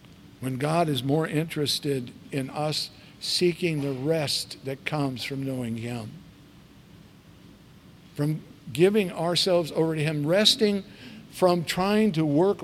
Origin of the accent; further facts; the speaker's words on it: Artesia, United States; I grew up in Artesia, and everybody had fruit trees in their backyard.